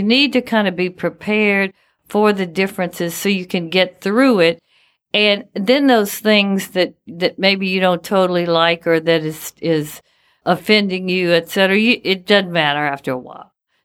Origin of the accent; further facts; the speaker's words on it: Louisiana, United States; I'm from Louisiana, and when I go to Houston or Las Vegas or LA or anywhere different, the culture there is different from what I'm used to in Louisiana.